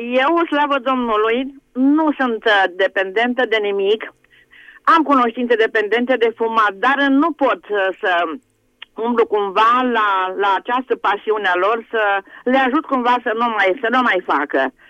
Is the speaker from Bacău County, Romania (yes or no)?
yes; Bacău, Bacău County, Romania; eu sunt din Bacău … merg la Biserica Speranța